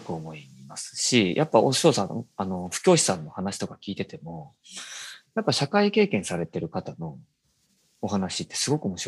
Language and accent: Japanese; Aichi, Japan; 僕東京の人じゃないのに、愛知の人間が、